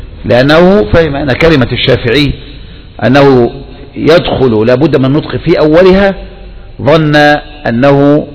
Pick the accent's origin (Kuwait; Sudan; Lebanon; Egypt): Egypt; انتشر عندنا في مصر